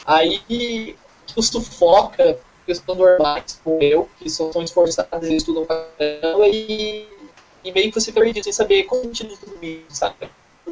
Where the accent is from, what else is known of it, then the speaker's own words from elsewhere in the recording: Guaratinguetá, São Paulo, Brazil; now in São Paulo, Brazil; Aí eu saí lá de Lorena, que é do lado da minha cidade, Guaratinguetá. Vim aqui para São Paulo.